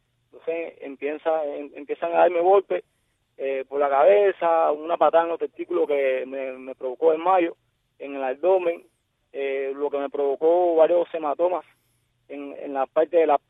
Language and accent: Spanish; Guantánamo, Cuba; yo tenía libre circulación en mi país siempre y cuando no violara la ley